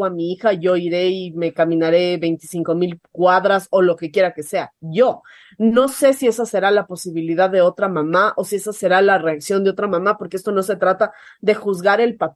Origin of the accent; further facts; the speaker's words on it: Ecuador; Y creo que como ecuatorianos deberíamos levantarnos todos a reclamar que nos están matando